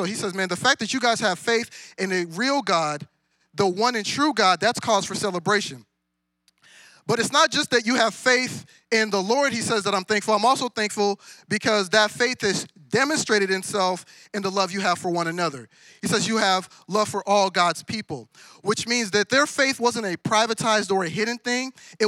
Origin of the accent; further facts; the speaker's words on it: Nigeria; when I was younger, I was like, man, you know, I'm Nigerian.